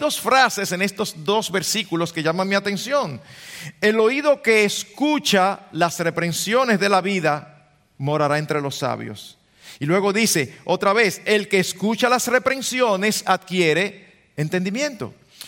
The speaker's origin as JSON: {"language": "Spanish", "country": "Dominican Republic", "said": "como los dominicanos decimos, un típico boche"}